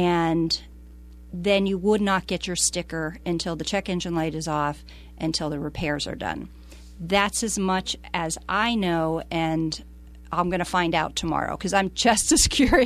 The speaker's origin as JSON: {"language": "English", "region": "Ohio", "country": "United States", "said": "So I'm originally from Ohio, outside Youngstown, Cleveland, Akron, Pittsburgh, Motorhead capital of the world."}